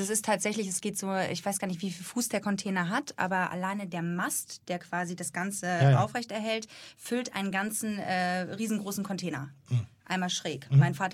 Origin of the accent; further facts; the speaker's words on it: Husum, Schleswig-Holstein, Germany; born there; Ich komme aus Husum, da bin ich geboren, natürlich irgendwie jede Woche woanders in Norddeutschland gewesen